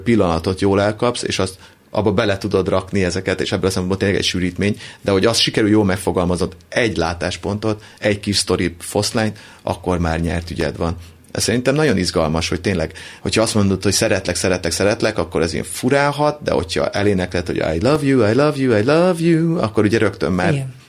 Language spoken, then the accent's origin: Hungarian; Vojvodina, Serbia; Igen, a Vajdaságból jöttünk, de aztán kiderült, hogy igazából Makó mellől származunk